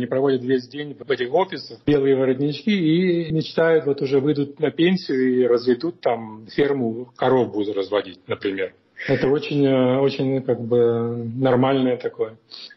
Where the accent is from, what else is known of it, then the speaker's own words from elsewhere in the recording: Moldova; now in United States; Во-первых, если я говорю, что я из Молдавии, раньше люди думали, что это какие-то там острова мальдивские.